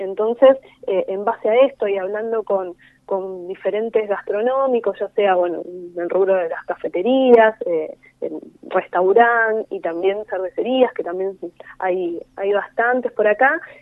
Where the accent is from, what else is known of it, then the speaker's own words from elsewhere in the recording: Lanús, Buenos Aires Province, Argentina; que los dos somos de Lanús